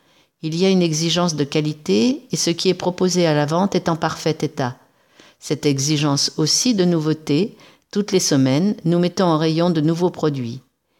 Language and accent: French; northern Italy, Italy; now in Redon, France; je suis italienne, originaire du nord de l'Italie et j'ai 19 ans.